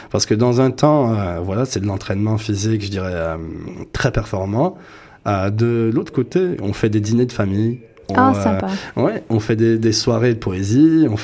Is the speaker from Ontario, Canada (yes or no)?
yes; Toronto, Ontario, Canada; Mais tout le monde à United Athletics parle français et anglais. On vient des écoles francophones de Toronto. On est des jeunes qui ont grandi ici.